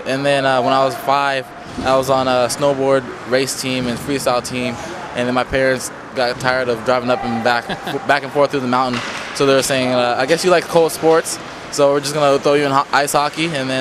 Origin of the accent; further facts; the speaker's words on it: San Diego, California, United States; It's a small town. I'm from San Diego, so it's not what I'm used to, but I like it.